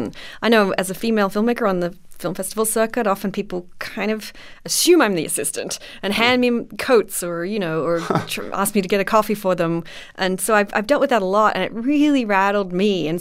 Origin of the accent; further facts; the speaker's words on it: Australia; I'm Australian